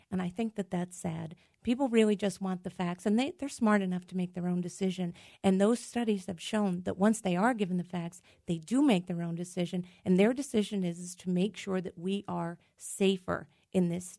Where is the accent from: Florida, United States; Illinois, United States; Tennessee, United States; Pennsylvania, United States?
Pennsylvania, United States; Scranton; Well, first, let me say I'm from the Northeast. I'm from Scranton.